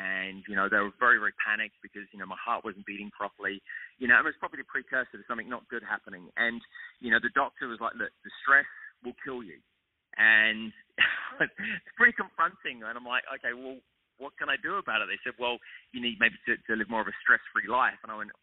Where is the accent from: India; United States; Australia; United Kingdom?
United Kingdom; England; I'm English, so my stiff upper lip is probably the word I'd use.